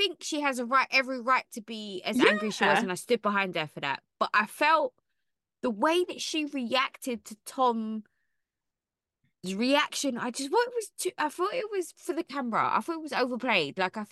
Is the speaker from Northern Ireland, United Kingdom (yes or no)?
no; London, United Kingdom; I'm from West London, not East London